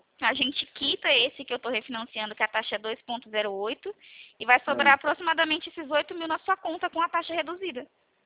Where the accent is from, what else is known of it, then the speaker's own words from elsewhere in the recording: Presidente Prudente, São Paulo, Brazil; eu sou de Prudente